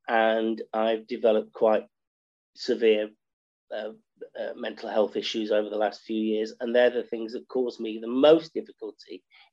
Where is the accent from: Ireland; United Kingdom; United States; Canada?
United Kingdom; East Midlands; I'm from Nottinghamshire.